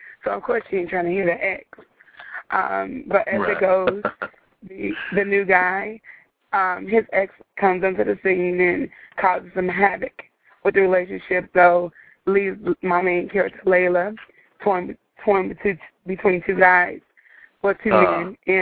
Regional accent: Chicago, Illinois, United States; now in Texas, United States; As I just said, I'm originally from Chicago. Right now, I reside in Texas.

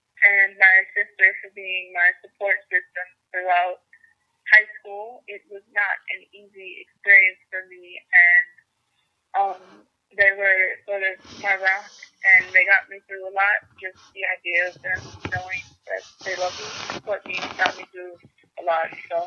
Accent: Detroit, Michigan, United States; born there; I was born in Detroit, Michigan, and now I live in South Carolina, Michigan, until I moved here in Ann Arbor, officially in the fall.

